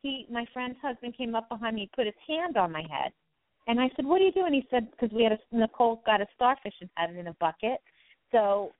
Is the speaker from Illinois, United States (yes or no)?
no; New York, United States; I was originally from Long Island, New York.